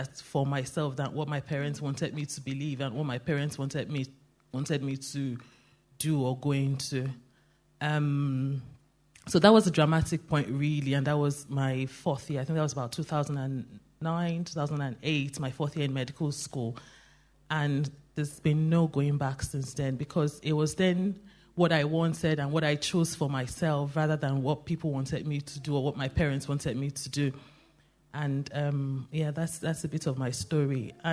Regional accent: Nigeria; born there; I was born in Nigeria, as most of you know, and so I was born into a very Christian family.

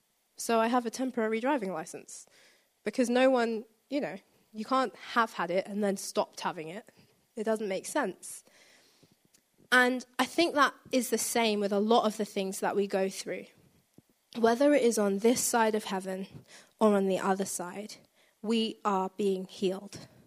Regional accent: London, United Kingdom; in case you can't tell, I'm from London.

